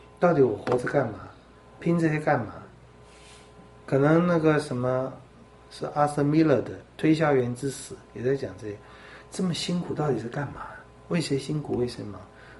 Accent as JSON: {"language": "Chinese", "country": "Taiwan", "said": "这话实在是我觉得对我们台湾人讲很好"}